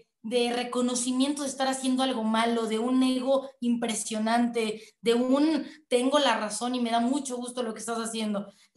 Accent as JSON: {"language": "Spanish", "region": "Puebla", "country": "Mexico", "said": "quienes somos poblanos nos ha tocado en algún momento. Yo tengo un recuerdo perfecto, tenía alrededor de 14 años"}